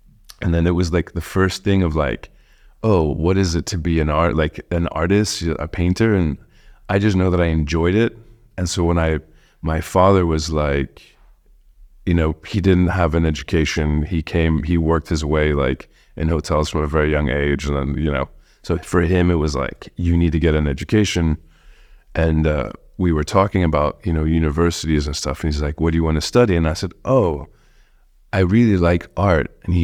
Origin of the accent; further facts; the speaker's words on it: France; because I grew up in France for quite a bit.